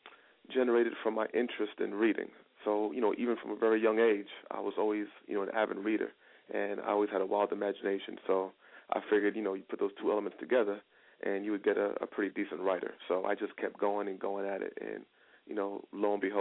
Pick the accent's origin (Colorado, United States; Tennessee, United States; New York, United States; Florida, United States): New York, United States; Brooklyn; I'm from Planet Brooklyn, Brooklyn, New York, born and raised.